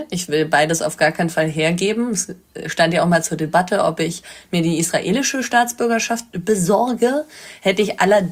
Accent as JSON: {"language": "German", "country": "Germany", "lives_now": "Switzerland", "said": "Vorher war ich halt eigentlich eine Deutsche. Unterdessen bin ich eine Schweizerin von der Fußball-Denke."}